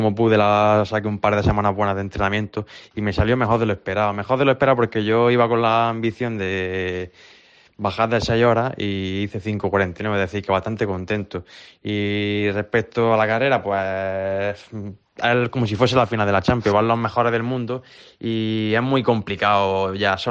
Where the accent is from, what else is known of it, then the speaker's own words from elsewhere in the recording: Andalusia, Spain; la carrera tiene un problema para la gente que somos andaluces, pues que con la calor que hace